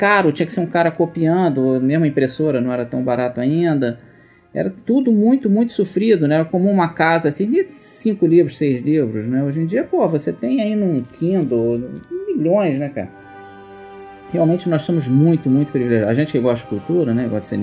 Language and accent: Portuguese; Brazil; Cara, não vai acontecer nada, a gente é brasileiro aqui, bota a camisa do Brasil, tá tudo certo.